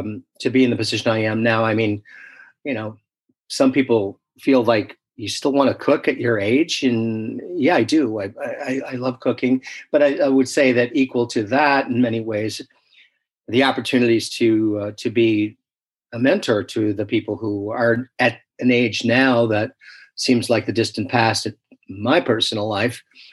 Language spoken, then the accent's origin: English; Illinois, United States; I'm from Illinois originally. So my wife, Janet, who I met in the first place that I cooked at, she was a waitress in high school. She got homesick and decided we needed to go back to Illinois, be near the families.